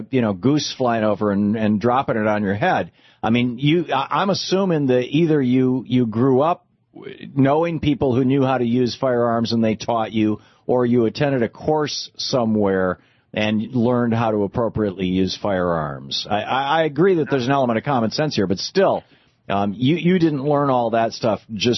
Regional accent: Michigan, United States; I grew up in Michigan.

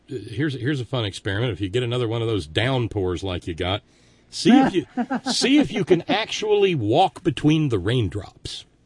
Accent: Texas, United States; I was born and raised in Texas, so I've seen it.

